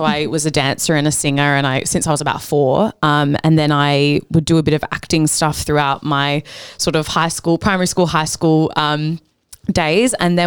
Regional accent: Perth, Western Australia, Australia; also born or lived in Sydney; I'm actually from Perth. I'm a Perth girl.

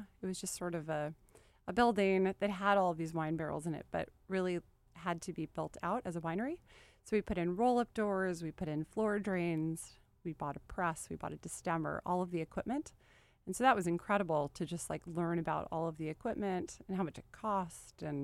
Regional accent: Los Angeles, California, United States; I grew up in Los Angeles.

